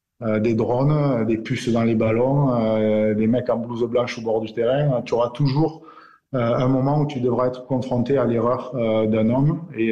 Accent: Collioure, Occitanie, France; J'irai faire quelques matchs chez moi à Collioure, à Prats de Molló et tout ça, comme à l'époque.

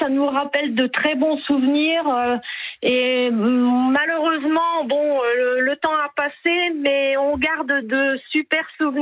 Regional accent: Bourgogne-Franche-Comté, France; je suis de la région Bourgogne, en fait. Je suis née à Vallon.

